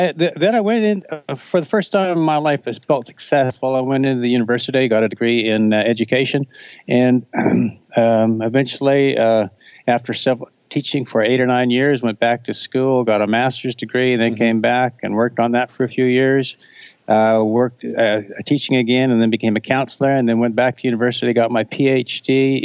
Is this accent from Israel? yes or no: no; Canada; now in United States; I'm about 12 miles or 16 kilometers north of California. I'm a Canadian.